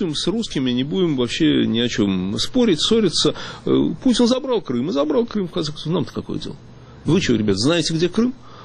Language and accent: Russian; Russia; Он говорит, а ты откуда? Я говорю, я из России.